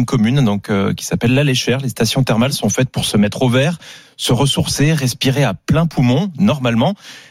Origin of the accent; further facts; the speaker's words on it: Grand Est, France; Comme on dit chez moi en Alsace